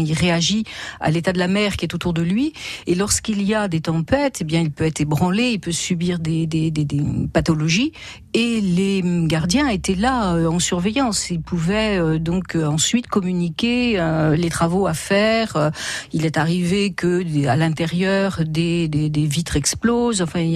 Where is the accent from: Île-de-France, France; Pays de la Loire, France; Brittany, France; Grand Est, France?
Île-de-France, France; Paris; je suis parisienne d'origine et a priori, il n'y a pas de phare à Paris.